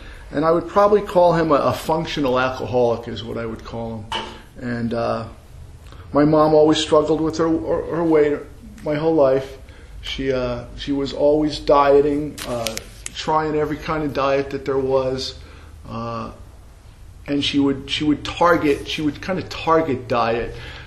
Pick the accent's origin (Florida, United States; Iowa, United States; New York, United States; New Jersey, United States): New Jersey, United States; I grew up in New Jersey. I'm the oldest of four kids.